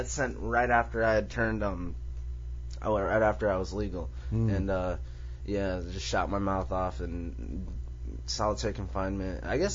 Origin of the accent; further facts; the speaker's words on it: Chandler, Arizona, United States; That's not a joke. That's my real name. I'm an actor. I'm originally from Chandler, Arizona, little suburban area in the Phoenix metro area.